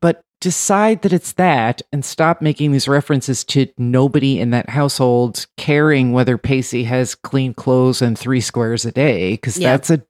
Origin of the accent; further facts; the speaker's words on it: New Jersey, United States; because I am from New Jersey and don't know the code.